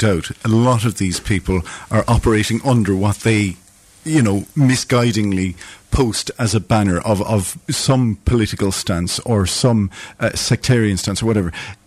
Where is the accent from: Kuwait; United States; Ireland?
Ireland; born there; I'm not a practicing Catholic or anything like that. I was born in the Republic of Ireland